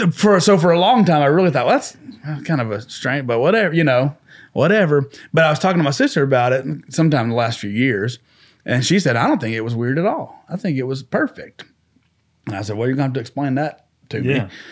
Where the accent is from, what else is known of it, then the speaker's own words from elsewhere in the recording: Nashville, Tennessee, United States; Well, like I said earlier, I grew up in Nashville, and when I was a kid, my dad worked for Opryland.